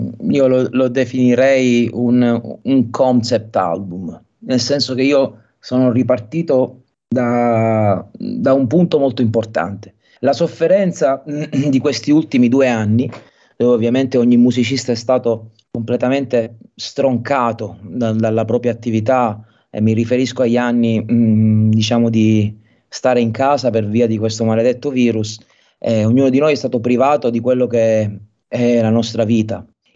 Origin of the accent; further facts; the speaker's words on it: Palermo, Sicily, Italy; Io sono di Palermo e per scelta non mi sono mai mosso da qui, perché non sono un amante delle temperature fredde